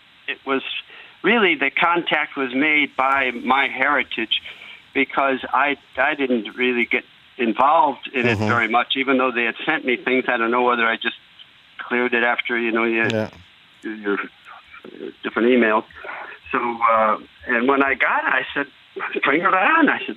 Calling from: Dublin, Leinster, Ireland; No, I don't know. Maybe it's a bad connection. I'm here in Dublin.

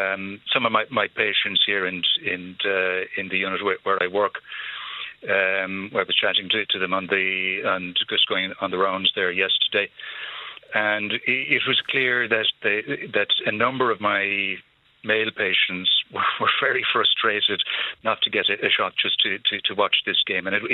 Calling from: Cork, Munster, Ireland; Hello, I'm calling from Cork City.

